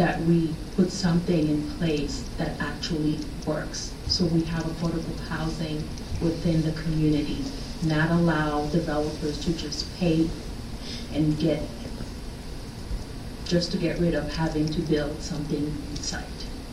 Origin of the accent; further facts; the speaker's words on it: Haiti; as my fellow commissioners know, that I'm from Haiti